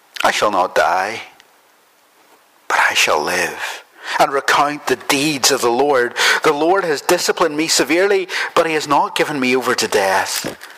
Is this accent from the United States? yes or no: no; Northern Ireland, United Kingdom; growing up in Northern Ireland after the Troubles